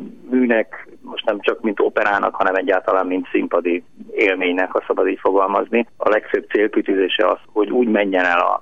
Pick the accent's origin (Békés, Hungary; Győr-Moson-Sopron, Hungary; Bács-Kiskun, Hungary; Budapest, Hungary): Bács-Kiskun, Hungary; Kecskemét; Mivel én kecskeméti vagyok, szeretném azért Kecskeméten is lenne